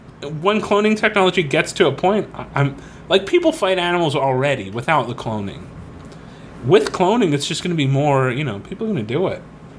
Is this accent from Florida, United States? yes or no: yes; Florida, United States; I realized that, like, when we talk about alligators and crocodiles, we're talking, like, as growing up in Florida, like, we know about these things.